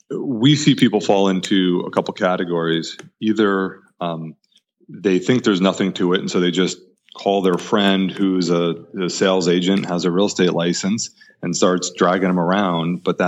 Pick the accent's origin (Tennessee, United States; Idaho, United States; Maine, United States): Maine, United States; when I moved back to the state I grew up in Maine